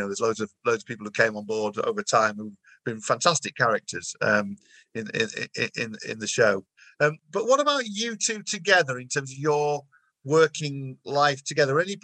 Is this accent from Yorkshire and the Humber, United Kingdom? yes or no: yes; Yorkshire and the Humber, United Kingdom; those of us who are from Yorkshire, I'm from Yorkshire